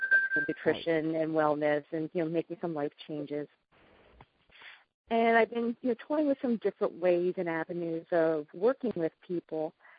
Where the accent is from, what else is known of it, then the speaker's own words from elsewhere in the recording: Pennsylvania, United States; I'm from Pennsylvania.